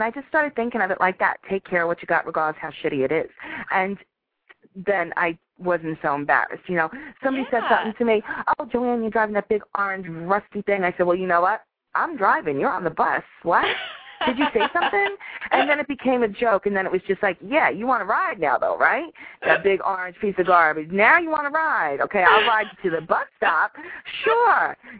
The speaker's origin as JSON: {"language": "English", "region": "New York", "country": "United States", "said": "I mean, I'm from New York, so I never had to be embarrassed of where I came from."}